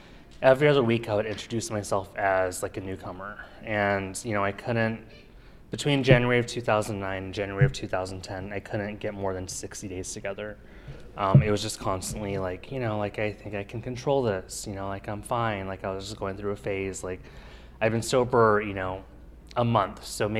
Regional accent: Tucson, Arizona, United States; moved away as an adult; now in Seattle, United States; I'm visiting from Seattle, Washington. I lived in Tucson my entire life and I moved up to Washington.

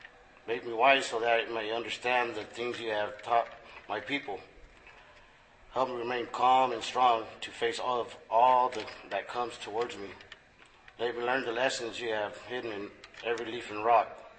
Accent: Arizona, United States; I'm an alcoholic. And I'm from the Paspe Yaqui Reservation.

